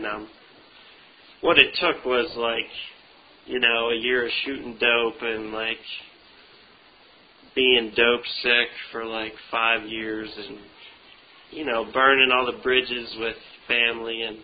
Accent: Altoona, Pennsylvania, United States; I remember, I grew up in Altoona, PA

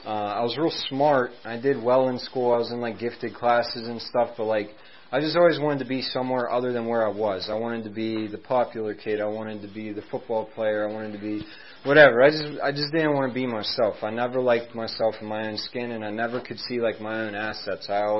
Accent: Bridgeville, Pennsylvania, United States; And I grew up in Bridgeville, South Fayette area, South Hills of Pittsburgh.

